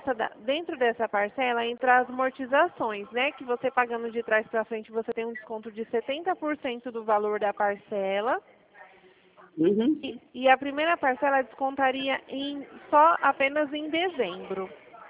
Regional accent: Dracena, São Paulo, Brazil; Eu sou da cidade de Dracena.

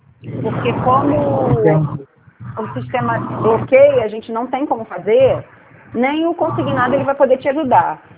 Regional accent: Brazil; eu sou brasileira igual a você

